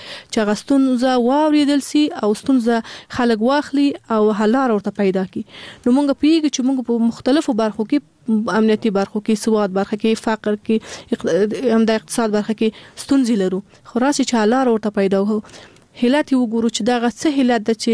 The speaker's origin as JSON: {"language": "Pashto", "country": "Afghanistan", "tie": "born there", "said": "مونږ په خپل افغانستان کې پیدا سوی"}